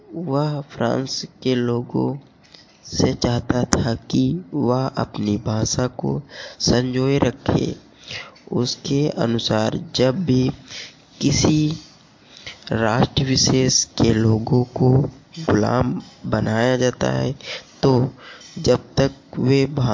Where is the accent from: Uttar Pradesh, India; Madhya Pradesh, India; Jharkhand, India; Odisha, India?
Uttar Pradesh, India; Barabanki; मैं बाराबंकी से हूँ।